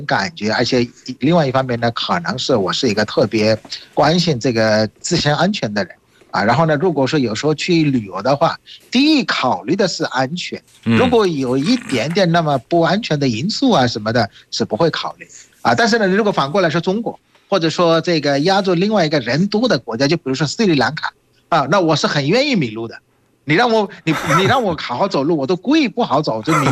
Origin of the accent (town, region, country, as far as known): Bangladesh; Chinese is a second language; now in China